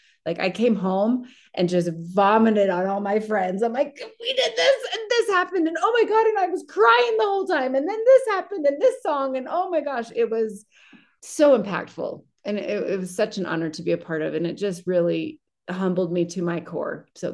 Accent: Utah, United States; And I've always identified as the minority growing up in Utah

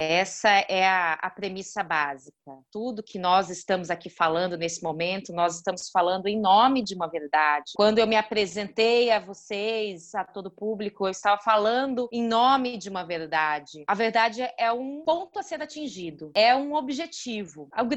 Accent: Mato Grosso, Brazil; moved away as an adult; now in São Paulo, Brazil; Eu sou mato-grossense, eu vim para São Paulo em 98 para cursar o mestrado

